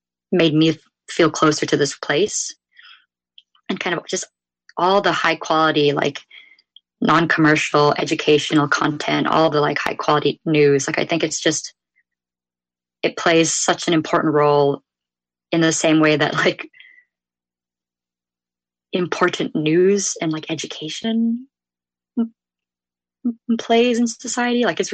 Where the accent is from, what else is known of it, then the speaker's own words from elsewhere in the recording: San Jose, California, United States; Like, I grew up in San Jose, California, and it's such a big city. It has 1 million people